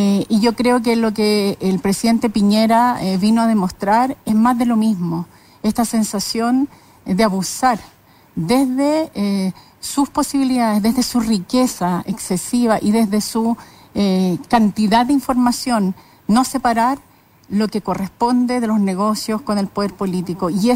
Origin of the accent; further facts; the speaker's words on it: Chile; Bueno, no soy la única chilena que está pendiente de efectivamente lo que ocurrió en estos días.